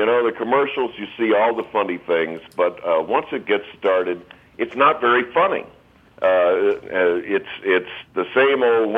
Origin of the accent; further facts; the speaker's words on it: San Antonio, Texas, United States; I play with Bruce when I go back to my hometown of San Antonio at Brackenridge Park